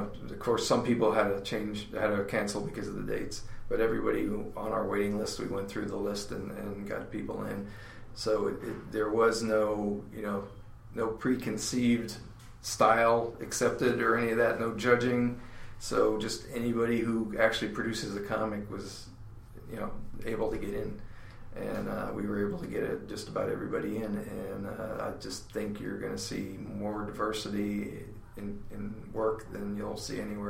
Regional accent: Pennsylvania, United States; I'm originally from Eastern Pennsylvania, and my mom still lives over there, and my sister and my wife's family.

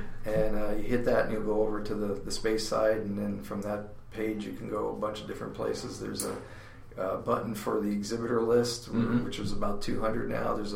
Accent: Pennsylvania, United States; I'm originally from Eastern Pennsylvania, and my mom still lives over there, and my sister and my wife's family.

